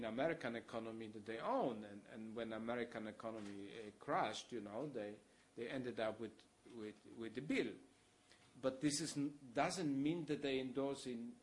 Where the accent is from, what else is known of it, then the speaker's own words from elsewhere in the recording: Poland; I come from Poland, which is so-called the most religious country under the sun